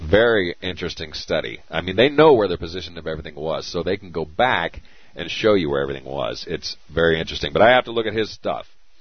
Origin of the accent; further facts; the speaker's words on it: Arizona, United States; the third largest is just outside of my hometown in Arizona.